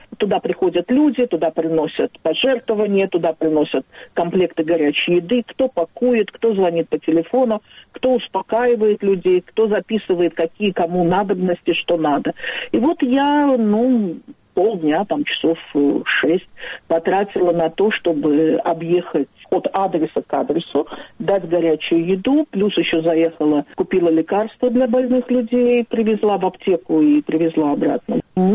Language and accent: Russian; Baku, Azerbaijan; now in Israel; Я из Баку, да, я из Баку.